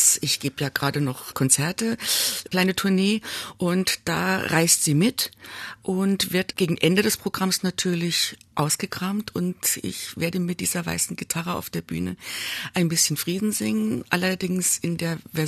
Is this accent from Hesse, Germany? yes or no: no; Saarbrücken, Saarland, Germany; born there; Also ich bin ja gebürtige Saarbrückerin und wohne aber in einem kleinen Dorf im nördlichen Saarland.